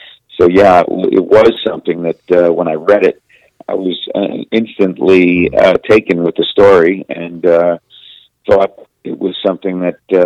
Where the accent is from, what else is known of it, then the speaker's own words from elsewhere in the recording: Brooklyn, New York, United States; So yeah, I mean, I'm a Brooklyn boy. I grew up in Brooklyn